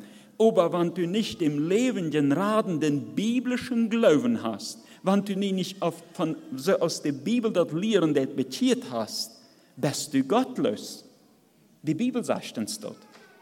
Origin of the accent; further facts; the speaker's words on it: Russia; wir sind in Russland groß geworden.